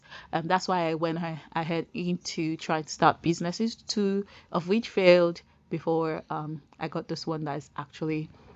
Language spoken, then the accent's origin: English; Nigeria; moved away as an adult; now in United Kingdom; So I was born back home in Nigeria, but I moved to the UK with my husband.